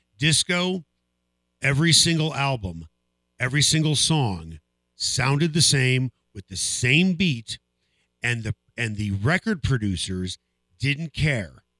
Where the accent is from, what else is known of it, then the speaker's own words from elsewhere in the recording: Chicago, Illinois, United States; I grew up in Chicago. I remember this day well.